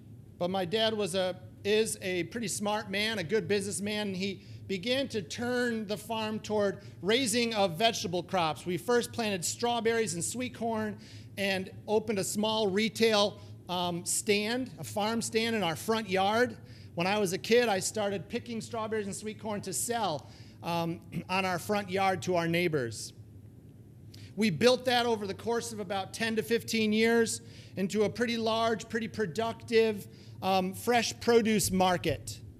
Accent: Rockford, Illinois, United States; born there; So I was born in Rockford, Illinois in 74.

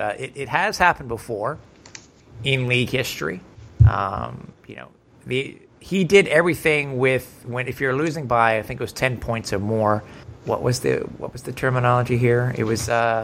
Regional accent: Canada; I'm Canadian.

